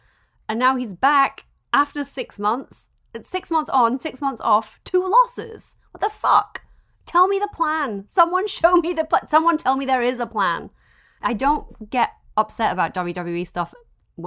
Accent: England, United Kingdom; But I'm from England.

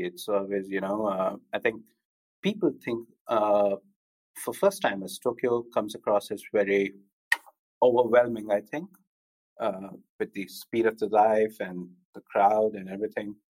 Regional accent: Delhi, India; moved away as an adult; now in Mumbai, India; I'm actually from Delhi. I spent all my childhood there. did all my studies there. And then when work came calling, joined a bank, and they threw me over to Mumbai. So I've been based here for about 15 years now.

